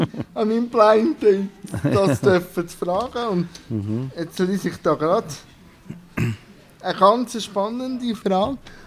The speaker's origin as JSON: {"language": "German", "country": "Switzerland", "said": "Ich komme aus dem Kanton Schweiz"}